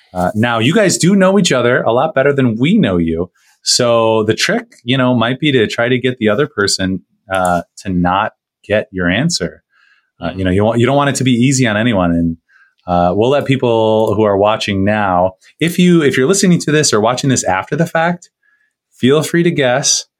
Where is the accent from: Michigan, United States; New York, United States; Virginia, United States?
Virginia, United States; Virginia Beach; also born or lived in Norfolk; So I was born in Norfolk, Virginia. I usually say Virginia Beach because that's where we lived.